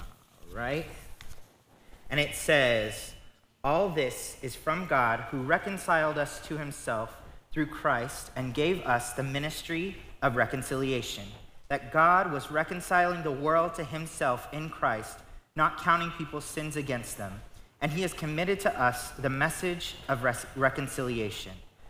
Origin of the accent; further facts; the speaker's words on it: Texas, United States; This is my wife, Nicole. We have a 4-month daughter. Her name is Quinn. And we're from South Texas. We are not Texan, or we are not New Yorkers. I've never lived in New York.